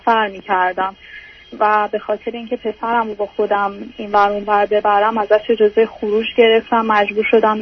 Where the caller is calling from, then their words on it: Canada; من مزاحمتون شدم، از کانادا هستم.